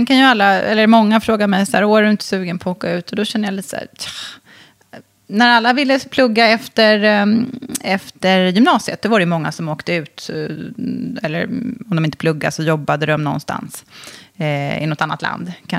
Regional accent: Enhörna, Stockholm County, Sweden; also born or lived in Värnamo; nu säger jag att jag är från Enhörna utanför Södertälje. För det är också det stället jag har bott längst på, som ju är 13 år nu.

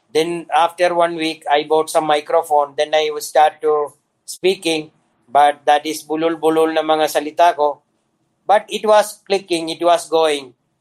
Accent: Dubai, United Arab Emirates; English is a second language; moved away as an adult; now in Philippines; So I am from Dubai. I came here 20 years ago

